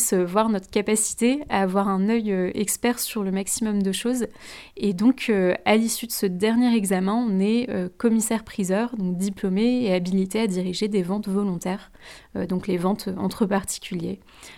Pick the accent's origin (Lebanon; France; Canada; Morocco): France; Lambersart, Hauts-de-France; j'avais très très envie de pouvoir exercer dans ma région d'origine. Donc je suis lambersartoise, donc voilà, j'ai toujours grandi aux alentours de Lille et dans le Nord.